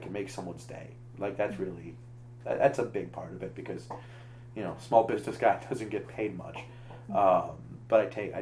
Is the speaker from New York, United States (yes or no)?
yes; New York, United States; also born or lived in Chicago; I mean, I'm from New York. I lived in Chicago for 15 years.